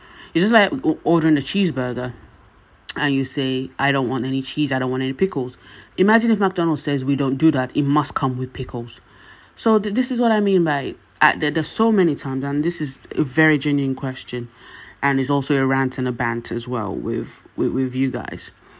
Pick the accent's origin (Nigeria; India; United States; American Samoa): Nigeria; And we said to him, we're from Nigeria.